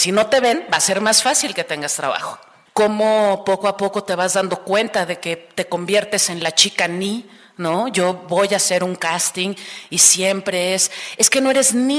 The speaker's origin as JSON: {"language": "Spanish", "country": "Mexico", "said": "Soy negra, soy blanca y soy mexicana."}